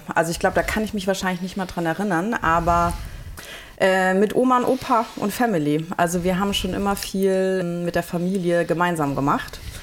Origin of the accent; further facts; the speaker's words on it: Munich, Bavaria, Germany; ich bin ja knapp bei München geboren, am Starnberger See.